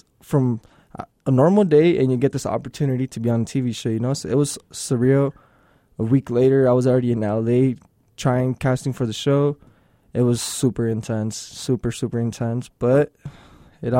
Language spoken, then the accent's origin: English; Ciudad Juarez, Chihuahua, Mexico; now in El Paso, United States; I was born here in El Paso. I was raised in Ciudad Juarez. And that's where I got my interest in graffiti by my older brother.